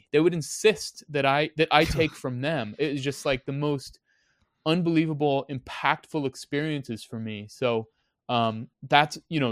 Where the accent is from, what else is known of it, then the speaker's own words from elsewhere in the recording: United States; I'm an American guy. So I'm an American journalist.